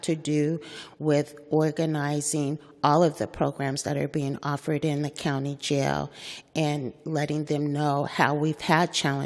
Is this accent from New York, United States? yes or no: no; San Francisco, California, United States; As someone born and raised in San Francisco in District 11